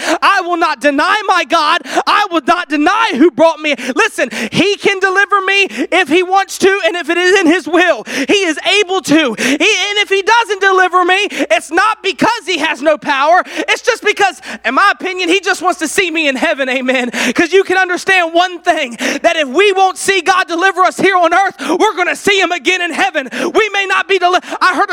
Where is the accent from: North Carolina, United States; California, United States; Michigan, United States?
North Carolina, United States; I'm from Carolina. I'm proud to be from Carolina. I may live in Virginia, but you'll never get me to admit that I'm a true Virginian. I am a North Carolinian.